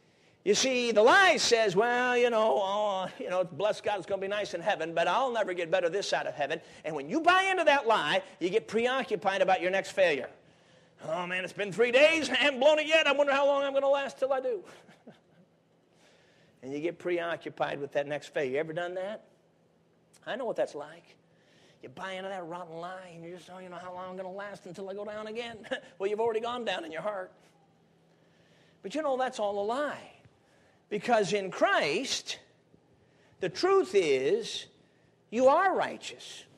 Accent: Chicago, Illinois, United States; Well, I grew up in Chicago. You know, so I'm used to the city. I am not used to the country.

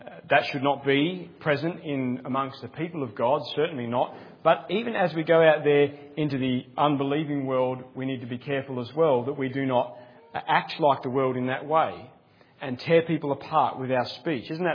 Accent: Australia; as an Australian

